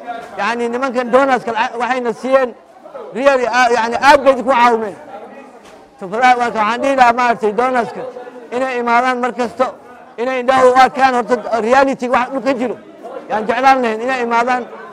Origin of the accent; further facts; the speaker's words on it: Wajir, Wajir County, Kenya; waxaan ka imaaday Wajeer